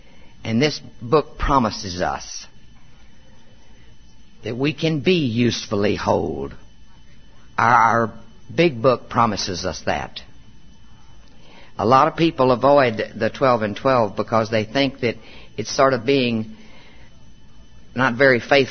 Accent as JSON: {"language": "English", "town": "Spring", "region": "Texas", "country": "United States", "tie": "born or raised there", "said": "I am from Spring, Texas. I'm a native Texan."}